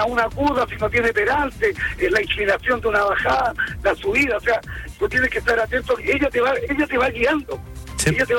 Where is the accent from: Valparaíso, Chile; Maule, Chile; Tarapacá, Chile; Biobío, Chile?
Maule, Chile; Cauquenes; yo soy de Cauquenes, el día viernes mañana me voy, o sea, más ratito me voy a mi casita a estar con mi familia.